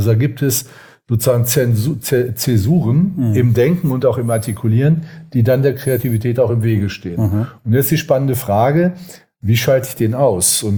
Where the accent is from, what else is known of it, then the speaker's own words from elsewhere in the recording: Osnabrück, Lower Saxony, Germany; ich bin ja in Osnabrück sozusagen groß geworden